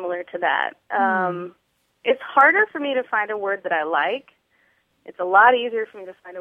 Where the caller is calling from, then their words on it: Dallas, Texas, United States; I'm calling from Dallas, Texas.